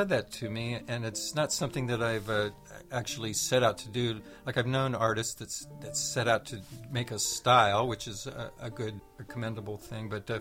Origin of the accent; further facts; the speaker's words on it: Pennsylvania, United States; Even in my hometown, I'm trying to keep these buildings, but somehow they are not valued enough, and so that might be part of it. And just also taking care of the land, and that's been a major issue in my part of Pennsylvania